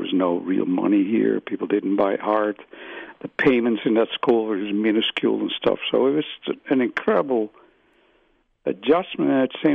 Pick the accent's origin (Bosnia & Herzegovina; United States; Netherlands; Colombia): Netherlands; accent: Dutch; English is a second language; they were probably intrigued by my Dutch accent and stuff.